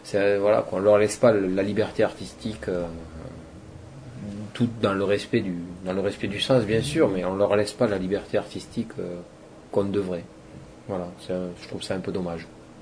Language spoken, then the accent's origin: French; Toulouse, Occitanie, France; Je suis originaire de Toulouse, né à Toulouse, fils de restaurateur italien, d'origine italienne, donc.